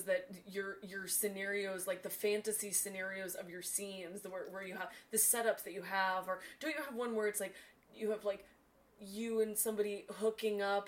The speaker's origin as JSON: {"language": "English", "region": "California", "country": "United States", "said": "because I'm also from Northern California"}